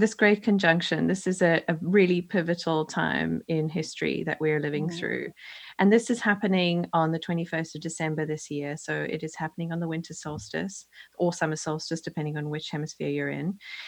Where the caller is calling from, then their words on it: East of England, United Kingdom; I'm calling from the east coast of England in the United Kingdom. So I'm way on the other side of the map